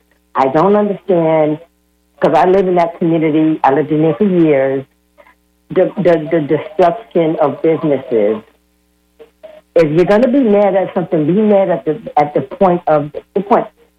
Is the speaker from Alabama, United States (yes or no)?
no; Brooklyn, New York, United States; I'm coming from New York. You know, I'm a native of New York, of Brooklyn, New York